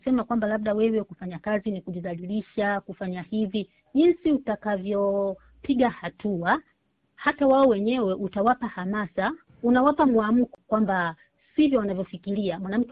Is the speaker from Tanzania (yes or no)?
yes; Tanzania; sisi kule nyumbani kwetu Tanzania